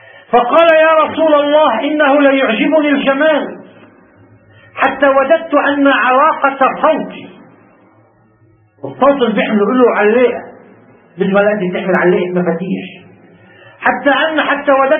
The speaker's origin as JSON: {"language": "Arabic", "country": "Lebanon", "said": "نحن لبنانيين، بحال ما بنروح نقول نحن لبنانيين"}